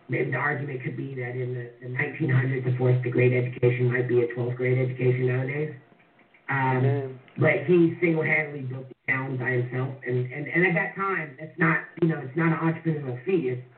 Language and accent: English; California, United States; I'm one generation out of the South. I grew up in the Bay Area.